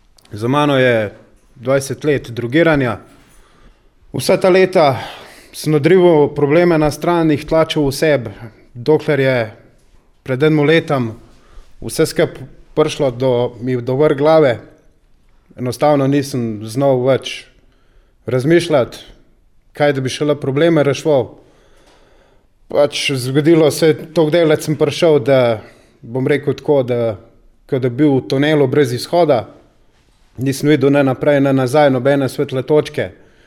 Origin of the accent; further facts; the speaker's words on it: Upper Carniola, Slovenia; doma sem iz Gorenjske, iz Poljanske doline točno.